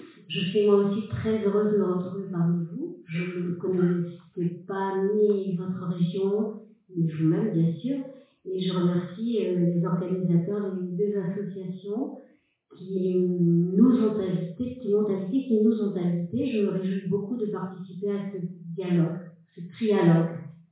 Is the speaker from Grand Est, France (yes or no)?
yes; Strasbourg, Grand Est, France; Moi, je suis née à Strasbourg après la guerre et j'ai grandi donc dans cette famille juive où était transmise les valeurs juives fondamentales